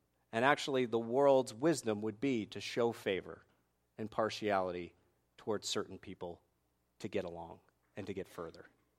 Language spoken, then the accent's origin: English; New England, United States; I'm from New England. We say it like it is.